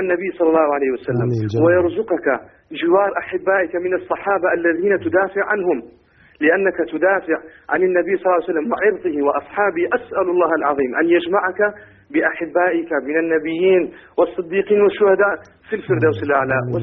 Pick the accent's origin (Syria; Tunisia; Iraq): Iraq; Erbil, Kurdistan Region; أني من كردستان العراق من مدينة أربيل